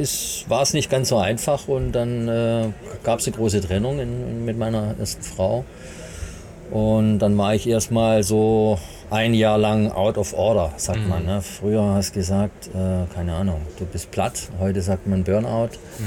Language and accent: German; Stuttgart, Baden-Württemberg, Germany; born there; also born or lived in Bavaria; Weil ich bin gebürtiger Stuttgarter Schwabe, also ich kann auch Schwäbisch schwätzen.